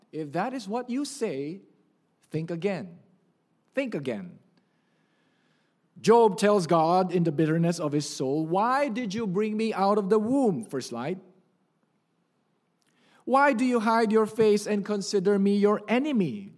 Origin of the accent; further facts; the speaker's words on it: Manila, Metro Manila, Philippines; I grew up in Manila, and we get a few typhoons each year.